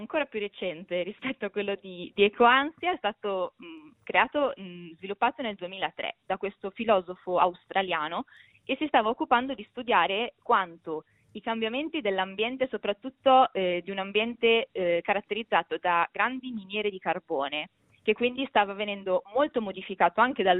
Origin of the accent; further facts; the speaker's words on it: Veneto, Italy; io sono veneta e quindi anche personalmente l'ho potuto vedere con i miei occhi